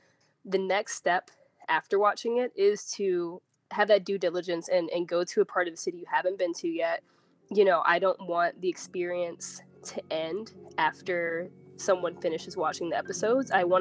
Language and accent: English; St. Louis, Missouri, United States; I think my assumption growing up in North County was that I kind of felt the brunt of everything.